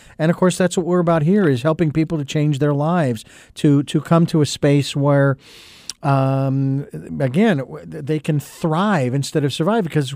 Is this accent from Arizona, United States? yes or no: yes; Phoenix, Arizona, United States; now in Santa Barbara, United States; I moved from Phoenix where I grew up with the heat.